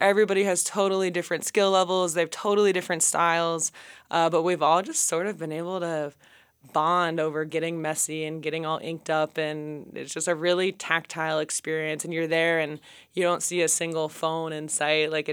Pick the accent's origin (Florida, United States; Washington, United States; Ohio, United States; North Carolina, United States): Florida, United States; I have, like, a simultaneous interest in, like, nautical culture, just growing up in Florida.